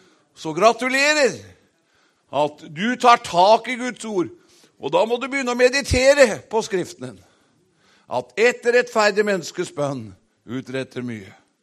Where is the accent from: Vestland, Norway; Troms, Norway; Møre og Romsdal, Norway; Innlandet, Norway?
Innlandet, Norway; Fåberg; når jeg begynte å gå rundt på husbesøk på Fåberg, på hjemstedet mitt